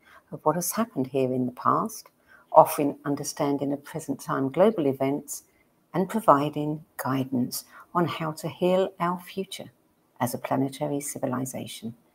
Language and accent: English; England, United Kingdom; Well, since I'm English, I'll use Zeta.